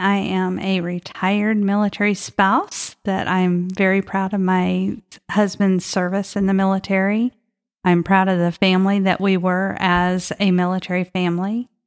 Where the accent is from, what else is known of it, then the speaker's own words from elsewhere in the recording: San Antonio, Texas, United States; I was born and raised here in the San Antonio area, and I married my husband and promptly moved to South Carolina.